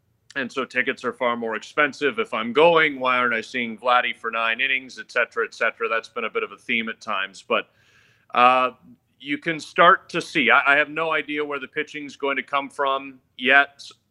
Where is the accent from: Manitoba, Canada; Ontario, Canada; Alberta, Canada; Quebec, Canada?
Ontario, Canada; Oakville; Yes, born and raised in Oakville, just a suburb about a half hour west. I did start my career in Ottawa and worked there for more than a decade. But yes, I'm a GTA Toronto kid.